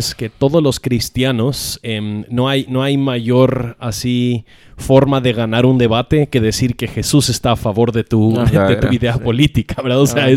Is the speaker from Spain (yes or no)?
no; United States; Obviamente en los Estados Unidos, yo soy gringo, para los que no saben.